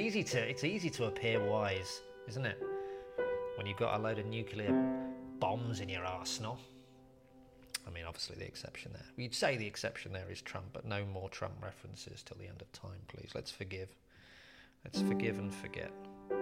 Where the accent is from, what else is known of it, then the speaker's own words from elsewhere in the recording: Birmingham, West Midlands, United Kingdom; I thought every clap of thunder as a kid growing up in Birmingham in the 80s was a nuclear bomb